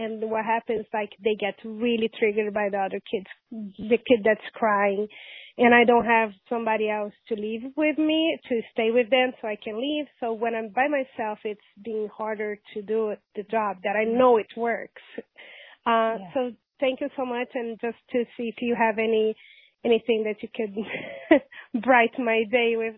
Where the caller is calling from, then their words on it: California, United States; Yes, I'm from California.